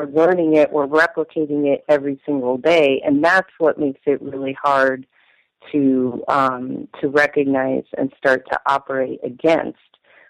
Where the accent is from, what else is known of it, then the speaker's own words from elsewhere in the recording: Colorado, United States; also born or lived in Massachusetts / Austin, Texas / New York; Yeah, I grew up on the Front Range of the Colorado Rockies in a high school where there were three black students. I lived for a time in Massachusetts and a time for in Austin.